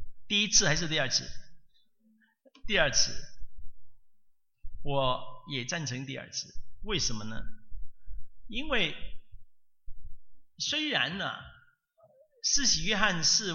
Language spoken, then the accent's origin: Chinese; China; 我们中国人有说一句话，说善有善报，恶有恶报，若是不报，时候没到